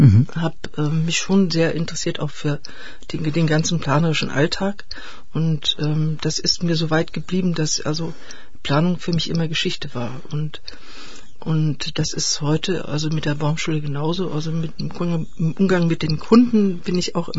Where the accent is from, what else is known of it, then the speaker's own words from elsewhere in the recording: Eisfeld, Thuringia, Germany; Ich komme aus dem Eisfeld. Ich habe dort eine Baumschule in dem ehemaligen 3-Kilometer-Streifen der DDR